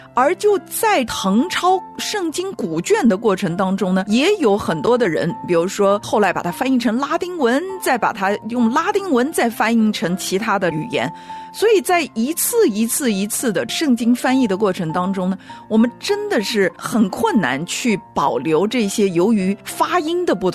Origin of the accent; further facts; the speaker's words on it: China; 你要知道连我们中国人啊，每一个地方人的这个口音都不一样。